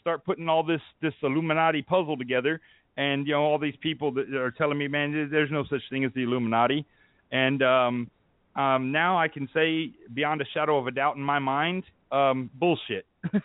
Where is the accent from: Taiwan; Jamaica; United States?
United States; Texas; I'm from South Texas, you know, so it's really like it sounds like a fairy tale to me.